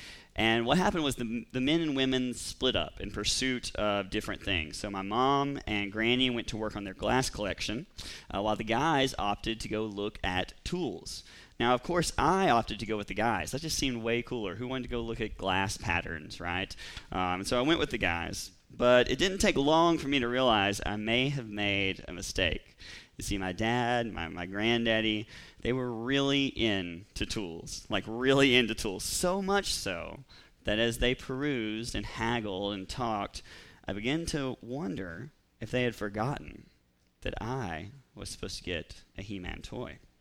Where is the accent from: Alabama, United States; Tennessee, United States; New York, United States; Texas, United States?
Tennessee, United States; Counts; Now, I grew up in Counts, Tennessee, And the place to go was Crump, the Crump Flea Market.